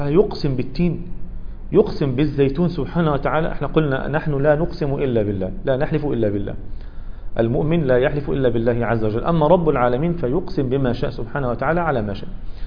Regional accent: Sinai, Egypt; في بلدنا سيناء، وسيناء من ديار الشام

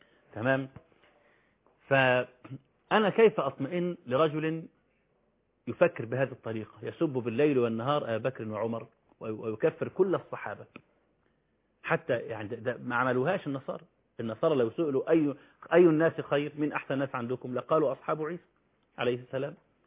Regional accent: Cairo, Cairo Governorate, Egypt; عندنا في القاهرة في المرج، وعندنا في عزبة النخل

